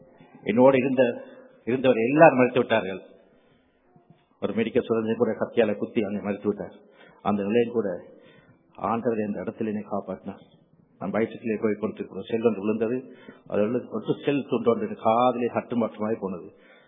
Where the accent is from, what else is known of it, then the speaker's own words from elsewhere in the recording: Kalmunai, Eastern Province, Sri Lanka; born there; ஒரு கிழக்கு மாகாணத்தில் மட்டக்களப்பு கல்முனையில் நான் பிறந்தேன். ஒரு என்னை தாயார் ஒரு இந்து குடும்பத்தில் குடும்பத்தவர்கள். ஆனால் என் தாப்பினார் ஒரு கிறிஸ்தவ குடும்பத்தைச் சேர்ந்தவர்.